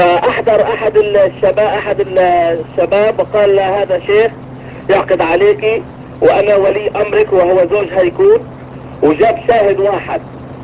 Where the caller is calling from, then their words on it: Portland, Oregon, United States; انا من امريكا بتكلم، انه هي تطلب الطلاق وهون مسجد الصبر. اذا سامع عن مسجد الصبر في بورتلاند؟